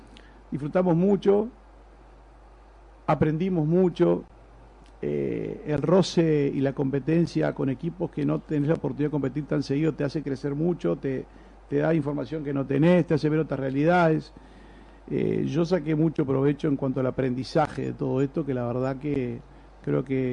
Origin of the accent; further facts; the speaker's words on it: Salto, Uruguay; Pero como buen uruguayo, como buen salteño que somos, como hacen todos los salteños y todos los uruguayos